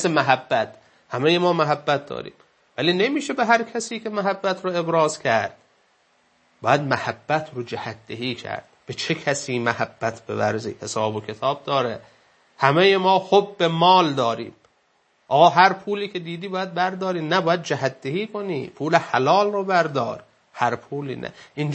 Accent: Iran; چون ما ایرانی هستیم

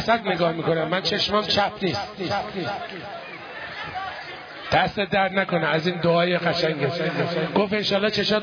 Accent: Tabriz, East Azerbaijan, Iran; حالا خوبه نگفتم شهر خودمون تبریز رو نگفتم

